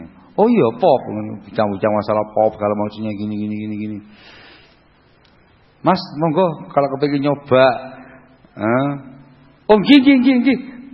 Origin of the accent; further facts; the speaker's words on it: East Java, Indonesia; Ini salah ngomong lho ya, aku Jawa Timur iki.